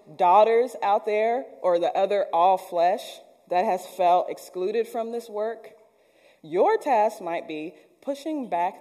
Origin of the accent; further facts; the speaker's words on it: Texas, United States; I mean, I'm from Texas, so I know my way around just a little bit